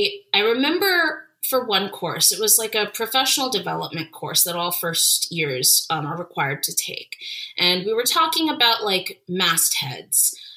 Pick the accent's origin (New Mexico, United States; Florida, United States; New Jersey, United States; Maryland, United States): Florida, United States; Jacksonville; now in Orlando, United States; I grew up in Jacksonville and came to Orlando all the time as a child.